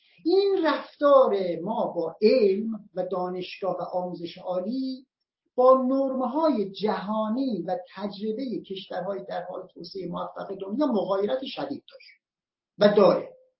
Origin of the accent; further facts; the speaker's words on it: Iran; واقعا من شرمم میشه به عنوان یک ایرانی بگم